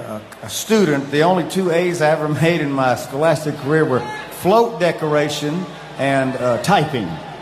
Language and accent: English; Gulf Shores, Alabama, United States; I grew up surfing down around the Gulf Shores, Alabama, and we don't have Hawaii.